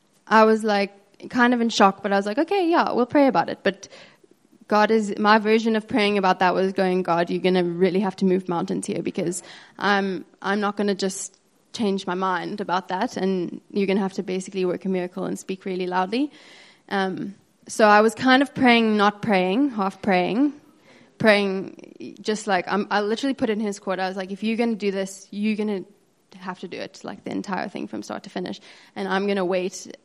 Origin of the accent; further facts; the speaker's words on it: United States; And I am from America